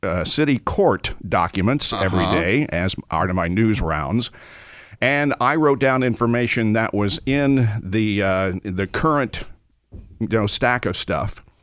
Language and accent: English; Indiana, United States; When I was growing up in Eastern Indiana, I wanted to be a rock and roll disc jockey.